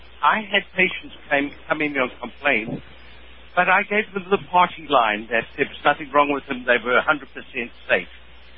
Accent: South Africa; I'm from South Africa.

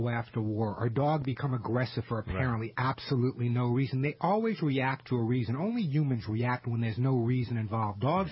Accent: Long Island, New York, United States; On Long Island, where I'm originally from, although you'd never know by my

